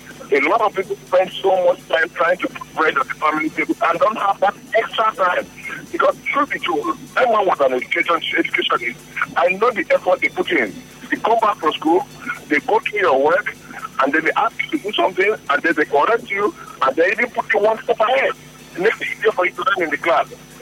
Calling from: Port Harcourt, Rivers, Nigeria; No, I'm calling from Port Harcourt.

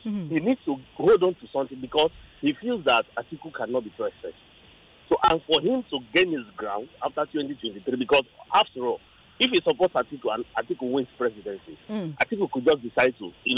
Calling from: Lekki, Lagos, Nigeria; I'm calling from Lekki.

